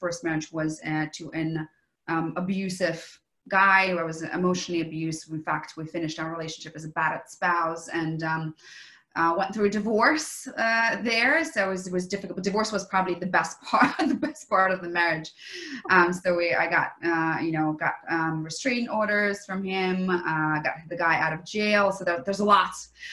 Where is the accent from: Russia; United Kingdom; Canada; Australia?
Russia; English is a second language; now in New York City, United States; Yeah, so originally I am from Russia. I was born and bred in Russia, and I migrated to the United States, to New York City, where I am currently located, but I also am location independent. So New York City for now.